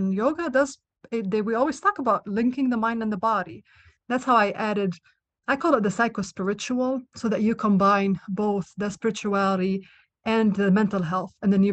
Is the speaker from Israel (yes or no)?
yes; Israel; moved away as an adult; I am originally from Israel. I was born there, grew up there, and then I came out here for my medical training.